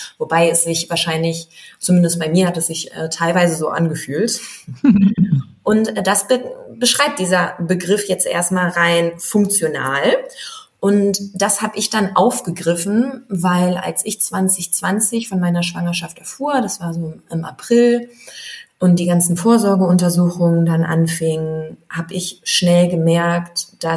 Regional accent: Wolfsburg, Lower Saxony, Germany; born there; now in Berlin, Germany; bin gebürtige Wolfsburgerin, heißt lebe jetzt seit 7 Jahren sogar schon fast in Berlin.

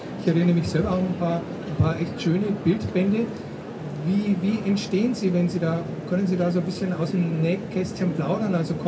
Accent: Regensburg, Bavaria, Germany; Also ich bin ja auch Regensburger

